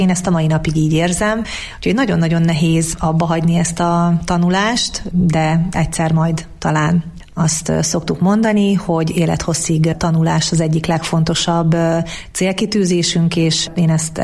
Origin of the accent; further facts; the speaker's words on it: Zalkod, Borsod-Abaúj-Zemplén, Hungary; also born or lived in Sárospatak; a gyermekkoromat Zalkodon töltöttem, egy kis településen, Sárospataktól 20 kilométerre